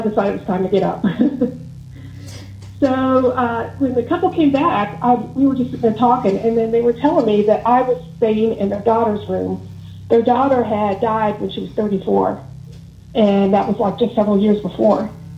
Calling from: Virginia Beach, Virginia, United States; I'm from Virginia Beach, Virginia.

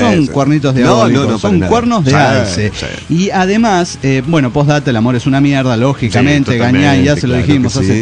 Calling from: Nezahualcóyotl, State of Mexico, Mexico; de Netzahualcóyotl, México.

